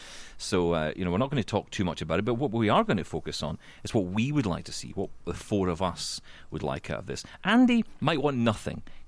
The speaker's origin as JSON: {"language": "English", "region": "Scotland", "country": "United Kingdom", "said": "Have you met me? I'm Scottish."}